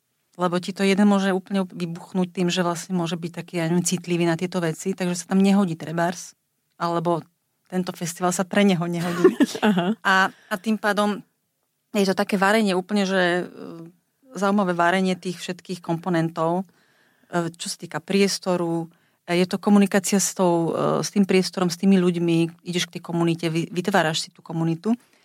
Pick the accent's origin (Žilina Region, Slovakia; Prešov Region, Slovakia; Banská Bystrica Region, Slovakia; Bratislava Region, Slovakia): Bratislava Region, Slovakia; Bratislava; A tým, že ja som Bratislavčanka, tak si to užijem z toho pohľadu